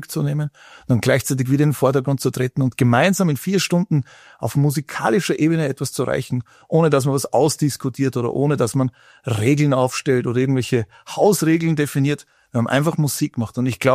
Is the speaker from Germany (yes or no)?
no; Upper Austria, Austria; Wir sind beide aus Oberösterreich.